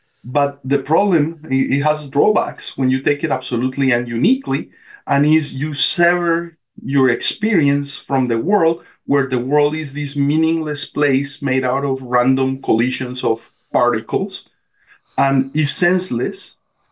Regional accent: Colombia; so I grew up in Colombia.

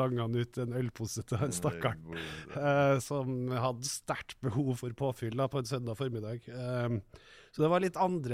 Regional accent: Trondheim, Trøndelag, Norway; da hadde den flyttet fra Rosenborg og opp på Byåsen, så vi vokste opp på Byåsen på Havsten, der butikken lå I første, og så leiligheten som vi bodde I da, mor og far og Magnus og med I andre etasjen

